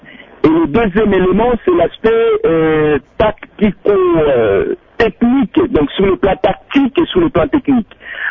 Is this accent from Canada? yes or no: no; Kalemie, Tanganyika, DR Congo; chez nous à Calémie, personnellement, moi je ne suivais même plus la CAN. Mais pour le moment, je commence à suivre la CAN parce que je sais que je suis là avec mon pays, la RDC.